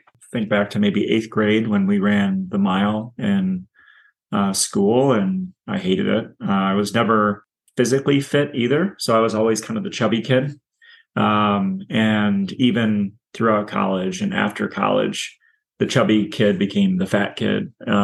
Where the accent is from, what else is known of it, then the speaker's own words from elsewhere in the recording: Davenport, Iowa, United States; I grew up in Davenport, Iowa. I still live here. If you're not familiar with Davenport, Iowa, it's part of the Quad Cities.